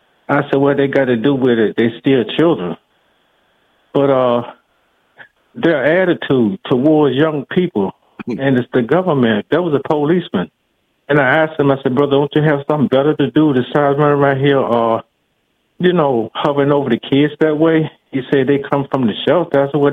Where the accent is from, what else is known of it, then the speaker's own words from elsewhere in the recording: Washington, District of Columbia, United States; now in Maryland, United States; Come call from Southeast originally. I live in Maryland now, but I'm from Southeast.